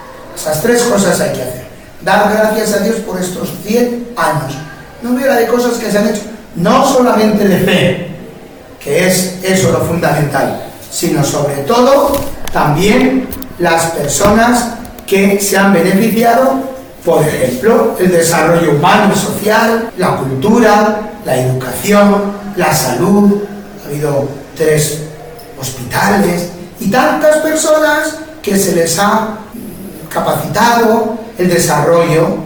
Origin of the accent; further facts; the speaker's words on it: Spain; Claro, nosotros como españoles